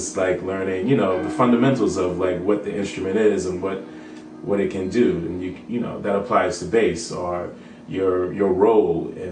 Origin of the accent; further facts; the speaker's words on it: Hampton, Virginia, United States; I don't know if you know, but I'm from Hampton, Virginia.